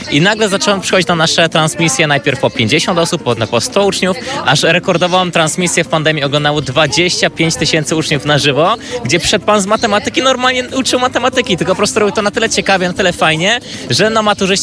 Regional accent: Mielec, Subcarpathian Voivodeship, Poland; my w ogóle pochodzimy z małej miejscowości na Podkarpaciu w Mielcu

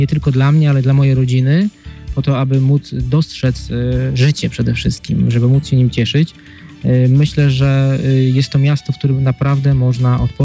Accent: Połczyn-Zdrój, West Pomeranian Voivodeship, Poland; ja jestem rodowitym połczynianem. Urodziłem się tutaj, mieszkam prawie, że całe moje życie.

